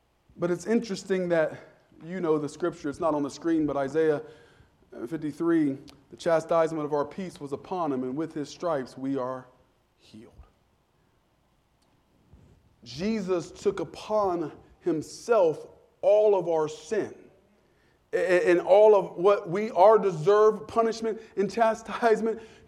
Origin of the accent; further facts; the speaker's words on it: Wilmington, Ohio, United States; the Cincinnati Bengals had their last training camp in my hometown in Wilmington, Ohio